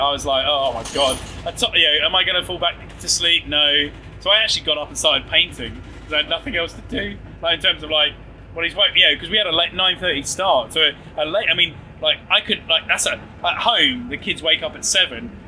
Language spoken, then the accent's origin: English; England, United Kingdom; I mean, I am English.